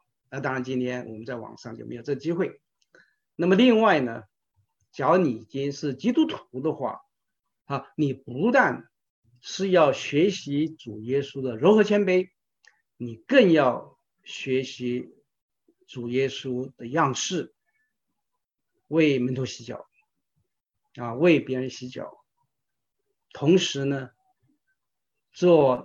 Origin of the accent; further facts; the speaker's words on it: Guangdong, China; 我是广东人嘛，我的师母是湖南人啊。我们刚结婚的时候，你都知道湖南人的菜和客家人的菜啊，我是广东客家人